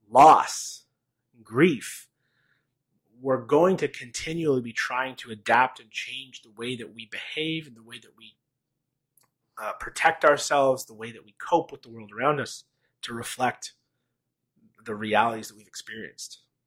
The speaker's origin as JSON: {"language": "English", "town": "Ottawa", "region": "Ontario", "country": "Canada", "tie": "born or raised there", "said": "I grew up in Ottawa, by the way. I was at Hillcrest."}